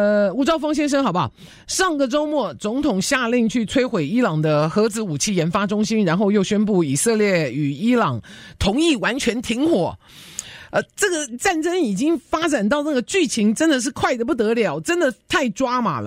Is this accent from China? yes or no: no; United States; 因为伊朗这个国家把我们美国当成敌人哦，天天喊说要杀死我们美国人，